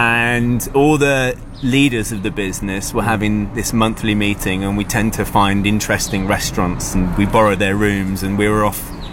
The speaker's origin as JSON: {"language": "English", "town": "Brighton", "region": "South East England", "country": "United Kingdom", "said": "Brighton."}